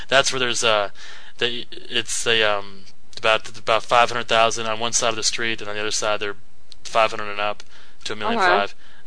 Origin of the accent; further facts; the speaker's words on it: Indianapolis, Indiana, United States; Indianapolis.